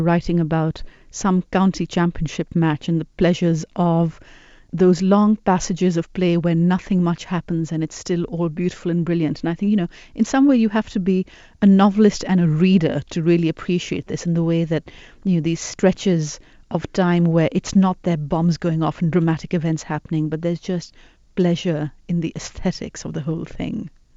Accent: Karachi, Sindh, Pakistan; when I was growing up in Karachi, it was a time of military dictatorship.

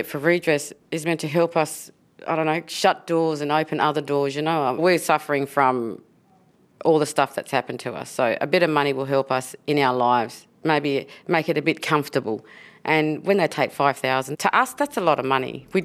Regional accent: Perth, Western Australia, Australia; I'm from Perth, Western Australia.

